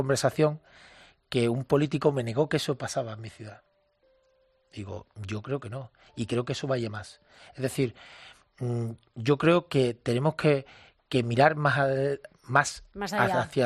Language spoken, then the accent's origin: Spanish; San Fernando, Andalusia, Spain; en mi ciudad natal, de San Fernando, en Cádiz, yo no veía vagabundos por la calle.